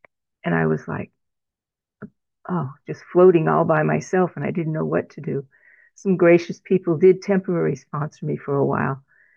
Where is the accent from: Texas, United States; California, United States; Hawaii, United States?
California, United States; I'm from California, around the Bay Area.